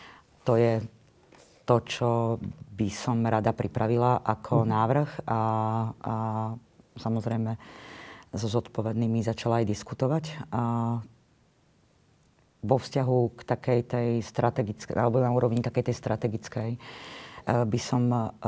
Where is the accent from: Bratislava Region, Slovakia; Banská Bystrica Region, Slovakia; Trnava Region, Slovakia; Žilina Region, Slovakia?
Banská Bystrica Region, Slovakia; Banská Bystrica; Pochádzam z Banskej Bystrice, áno.